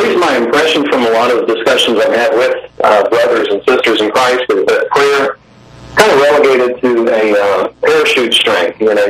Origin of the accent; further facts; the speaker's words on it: United States; We're very independent. As an American, you know, we're extremely independent in our mindset.